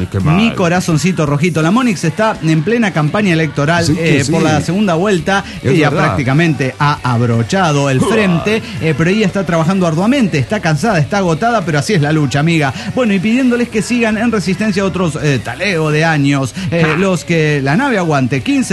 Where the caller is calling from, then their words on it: Renton, Washington, United States; de Renton, de Washington, USA.